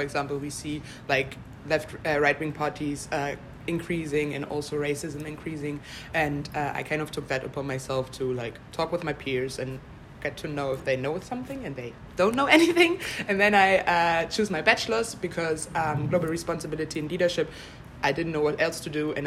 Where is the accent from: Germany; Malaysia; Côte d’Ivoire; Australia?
Germany; I'm from Germany. I was born and raised there. My dad is from Guinea-Bissau. I'm 23 years old